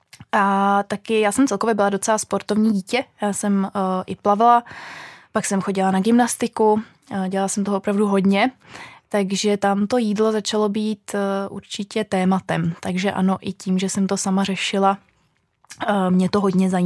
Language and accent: Czech; Moravia, Czechia; pocházím původně z Moravy a studovala jsem teda víceleté gymnázium